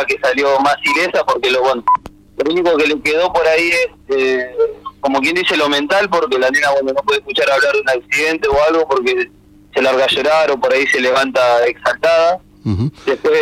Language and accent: Spanish; Villa Constitución, Santa Fe, Argentina; Nosotros somos de Villa Constitución, provincia de Santa Fe, que está aproximadamente a 240 kilómetros ahí de Mercedes.